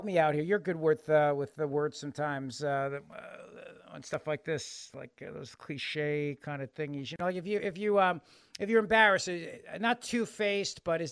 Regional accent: the South, United States; accent: southern; It's my southern accent, and that's all it really is.

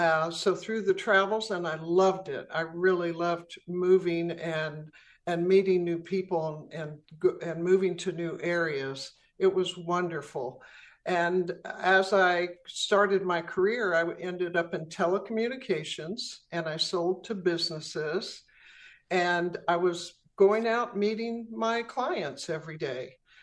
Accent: California, United States; also born or lived in Philippines / Memphis; So we grew up in California, and Dad was always on a ship. And then we ended up moving Philippines and Memphis, Texas. We moved quite a bit for about 20 years.

